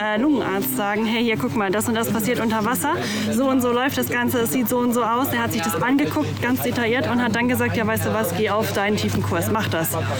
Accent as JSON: {"language": "German", "town": "Freiburg", "region": "Baden-Württemberg", "country": "Germany", "said": "Ich kenne ja bei uns in Freiburg nur den wunderschönen Tümpel."}